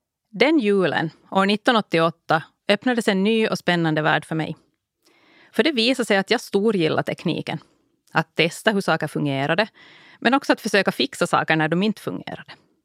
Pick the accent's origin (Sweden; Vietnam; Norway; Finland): Finland; Ostrobothnia; Hemma i Österbotten hade jag i första hand läst Kristinestads tidning, Sydösterbotten och Vasabladet.